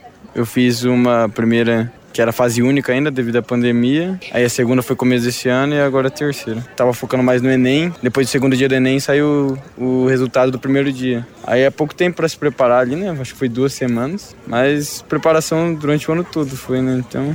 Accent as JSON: {"language": "Portuguese", "region": "Paraná", "country": "Brazil", "said": "sou de Moarama, Paraná"}